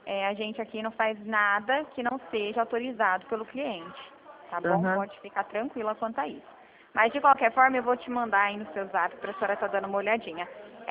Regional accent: Bebedouro, São Paulo, Brazil; Eu sou aqui de Bebedouro.

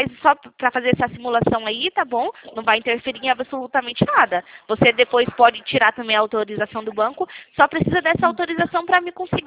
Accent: São Paulo, Brazil; eu sou de São Paulo.

